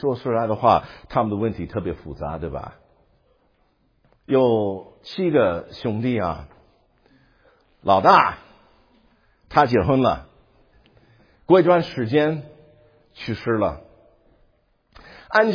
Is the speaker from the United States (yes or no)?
yes; United States; Chinese is a second language; 我们美国人说啊，就是这样的